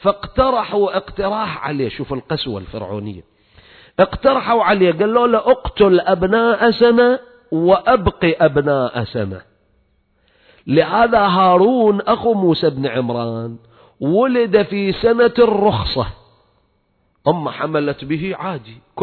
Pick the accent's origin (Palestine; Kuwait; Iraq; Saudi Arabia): Iraq; عندنا بالعراق يقولون حبوبة